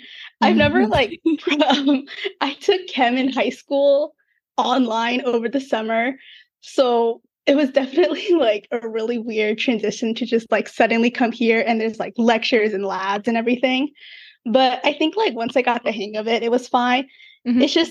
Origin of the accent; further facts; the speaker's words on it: Baldwin Park, California, United States; So I'm from Baldwin Park, California, and I went to Monrovia High School, which is like a little city in the middle of SoCal.